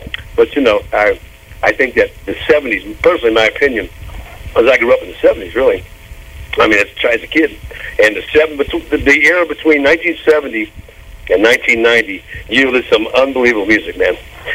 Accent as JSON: {"language": "English", "region": "Texas", "country": "United States", "said": "I'm from Texas. I love Texas. I really do."}